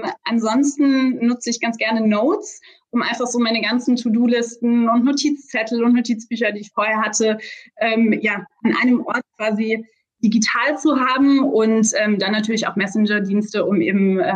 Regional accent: Hesse, Germany; Ich bin tatsächlich sehr, sehr gerne in meiner Heimat. Ich komme auch aus einer sehr ländlich geprägten Region in Hessen, aus der Rhön.

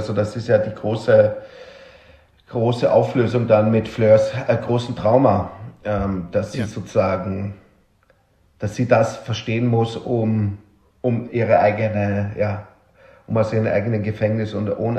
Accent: Vienna, Austria; was sozusagen Wien mir schenkt, meine Heimatstadt mir schenkt

